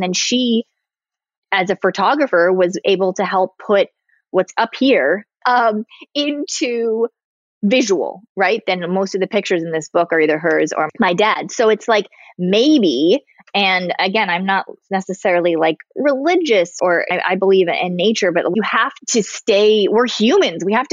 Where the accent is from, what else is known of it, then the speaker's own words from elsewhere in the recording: Indonesia; growing up in Indonesia, I always call it like the masters of illusion.